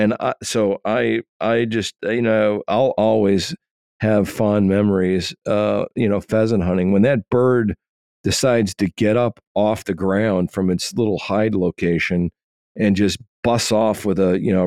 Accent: Oshkosh, Wisconsin, United States; I grew up in Oshkosh, Wisconsin. And my dad was a big pheasant hunter.

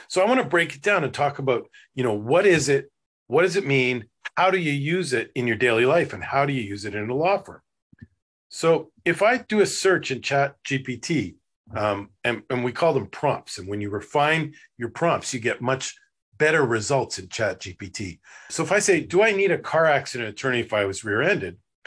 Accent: Winnipeg, Manitoba, Canada; And I'm from Winnipeg, Canada, as I mentioned

